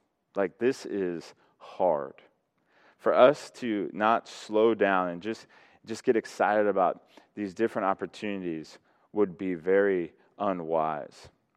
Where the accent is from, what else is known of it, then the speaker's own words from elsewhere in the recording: Colorado, United States; I grew up in Colorado, and I remember in 1997, I was a little kid, we had a blizzard